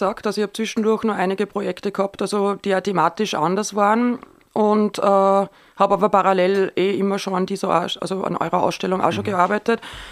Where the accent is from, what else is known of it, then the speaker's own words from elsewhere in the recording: Frankenburg, Upper Austria, Austria; natürlich fühle ich mich in Frankenburg zu Hause, das ist mein Elternhaus, da bin ich aufgewachsen, dann bin ich ja... auf die Akademie nach Wien gekommen, zum Gunter Damisch, war dann 5 Jahre in Wien, dann 5 Jahre in Berlin